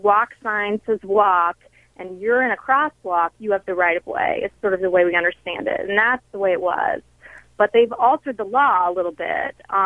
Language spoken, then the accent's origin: English; Columbus, Ohio, United States; now in Cleveland, United States; No, actually, I grew up in Columbus, and I've been living in Cleveland about 4 years.